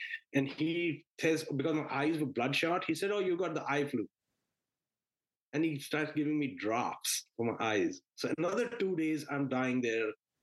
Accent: Jalandhar, Punjab, India; He puts me in the back of the bus free of charge and drops me off at Jalandhar.

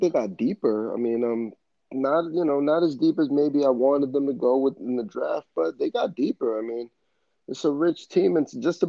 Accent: New York, United States; as a New Yorker, I know that's almost like sin to cheer for Brady.

